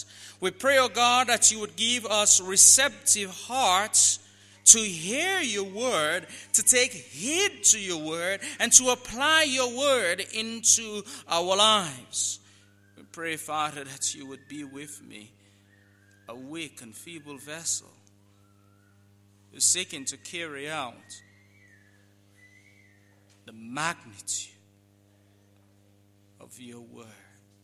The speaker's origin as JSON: {"language": "English", "town": "Toronto", "region": "Ontario", "country": "Canada", "said": "my wife and I and our three children, we came here from Canada, Toronto, Canada"}